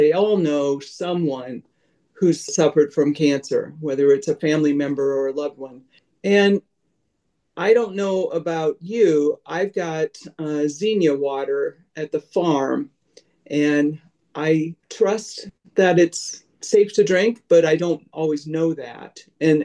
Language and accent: English; Ames, Iowa, United States; Ames is my hometown.